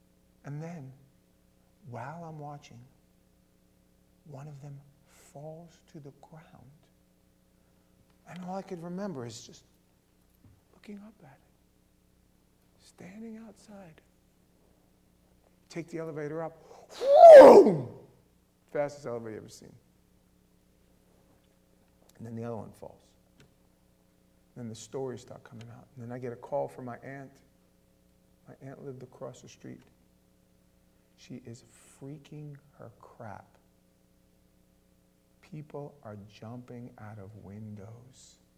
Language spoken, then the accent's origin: English; New York City, New York, United States; I grew up in New York City. And as a kid living in the boroughs, you'd go, you and your friends would always go jump on the A train and you'd wind up in the city.